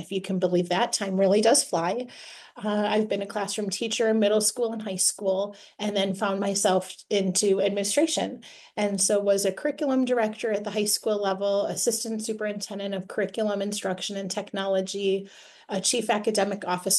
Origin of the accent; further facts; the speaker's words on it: Woodstock, Illinois, United States; I am a transplant from Illinois. So if you know where Lake Geneva is, If you go just south of there into Illinois, there's a little town called Woodstock, which is where I'm from.